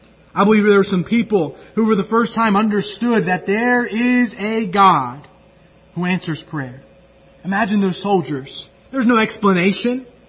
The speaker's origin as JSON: {"language": "English", "region": "California", "country": "United States", "tie": "born or raised there", "said": "Thankful, a church that I grew up in California, especially during my high school years"}